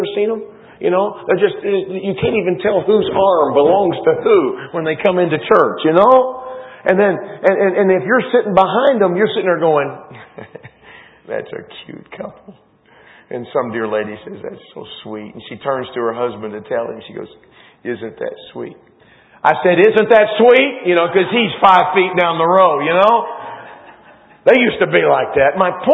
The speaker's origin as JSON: {"language": "English", "region": "Texas", "country": "United States", "tie": "born there", "said": "I'm a Texan by birth."}